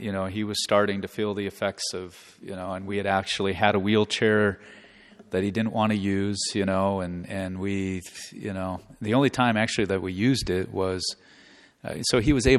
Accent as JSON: {"language": "English", "town": "Lincoln", "region": "Nebraska", "country": "United States", "said": "Holy Father, I'm a priest from Lincoln, Nebraska."}